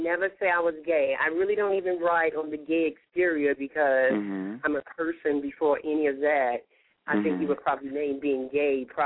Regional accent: Baltimore, Maryland, United States; also born or lived in Washington, D.C., United States; I am from Washington, D.C., and I was raised in Baltimore.

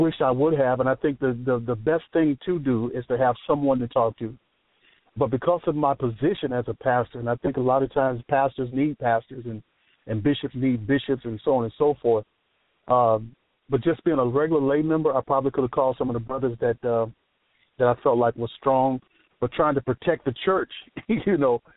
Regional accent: Mississippi, United States; I grew up in Mississippi.

